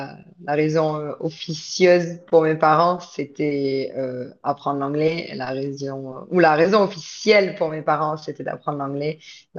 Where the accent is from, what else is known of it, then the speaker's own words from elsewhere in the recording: Nouvelle-Aquitaine, France; now in Byron Bay, Australia; je suis française, j'ai grandi au Pays Basque et je suis immigrée en Australie depuis 2011 et je vis aujourd'hui à Byron Bay.